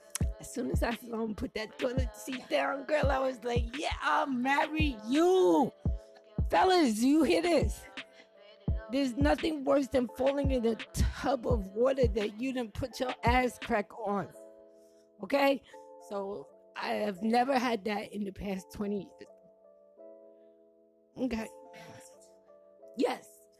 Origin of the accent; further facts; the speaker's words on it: Jamaica; accent: patois; when I get very angry, my patois accent just...